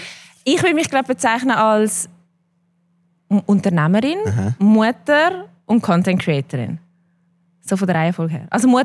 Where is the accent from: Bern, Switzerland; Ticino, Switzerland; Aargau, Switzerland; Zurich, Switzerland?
Zurich, Switzerland; Neftenbach; also born or lived in Winterthur; Ich bin aufgewachsen in Neftenbach.